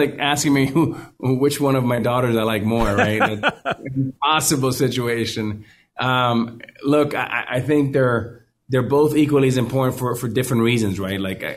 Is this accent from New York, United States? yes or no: no; Miami, Florida, United States; And I grew up in Miami. You know, we didn't have a Miami Heat team for a long time.